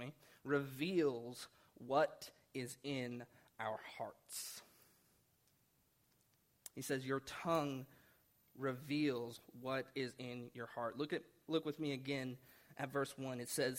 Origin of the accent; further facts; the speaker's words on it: Oklahoma, United States; I grew up in Oklahoma for most of my life, and whenever I went to school there